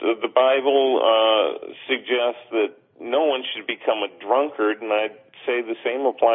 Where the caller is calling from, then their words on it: Providence, Rhode Island, United States; Hi, Tom. I'm a minister from Providence, Rhode Island, and I'm calling because our state has a tremendous chance to legalize marijuana